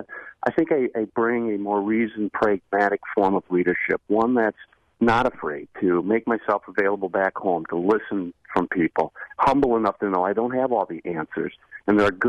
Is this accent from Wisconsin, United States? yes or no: yes; Wisconsin, United States; I was born and raised here in Western Wisconsin, and Tawny and I have raised our family here, our two boys.